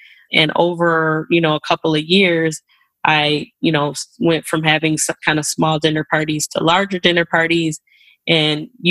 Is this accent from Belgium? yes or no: no; Minnesota, United States; I grew up right here where I'm living in the Twin Cities. My mom lived in St. Paul and my dad in Minneapolis. So I literally grew up going across the bridge pretty often from St. Paul to Minneapolis